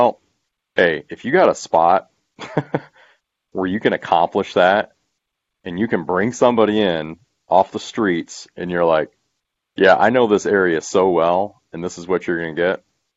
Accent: Michigan, United States; I understand it. I'm from Michigan. I've hunted out of tree stands. I've hunted deer.

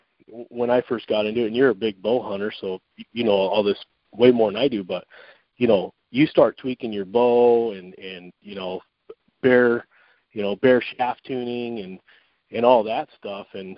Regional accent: Watertown, United States; I'm from Watertown. I'm local here.

